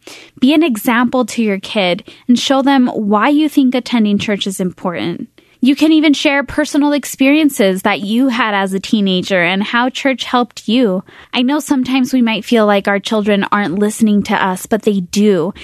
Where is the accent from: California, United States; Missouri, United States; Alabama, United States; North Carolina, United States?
California, United States; I remember growing up in California, and all of my friends went to the beach and hung out on Sundays, and how I yearned to be there.